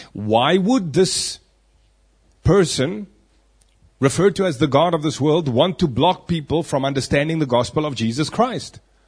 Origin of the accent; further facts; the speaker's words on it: South Africa; I am a South African. Why can I say that? I can say that because I was born into a country called South Africa, and my birthright gives me citizenship.